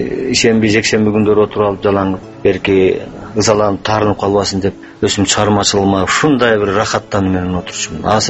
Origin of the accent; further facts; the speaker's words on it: At-Bashy, Naryn Region, Kyrgyzstan; Балалыгым менен ат башынын тоолорунун арасында өткөн.